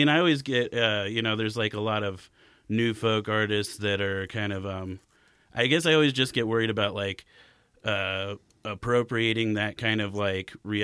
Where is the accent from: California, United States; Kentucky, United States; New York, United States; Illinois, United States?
California, United States; Fontana; born there; also born or lived in Portland / Sacramento / Billings; Fontana, in San Bernardino County.